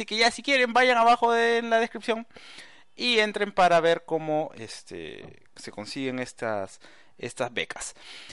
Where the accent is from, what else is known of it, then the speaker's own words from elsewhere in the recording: Peru; Y el mío tampoco, porque acá todos somos de Perú.